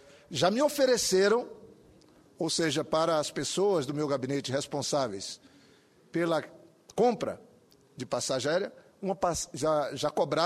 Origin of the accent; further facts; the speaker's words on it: Brazil; discutindo como nós, brasileiros, devemos agir, especialmente as autoridades brasileiras, nós, o parlamento